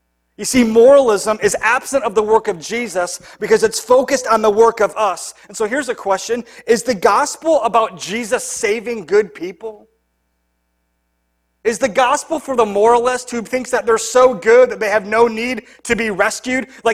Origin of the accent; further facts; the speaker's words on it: Hudsonville, Michigan, United States; I grew up in Hudsonville, still live there now.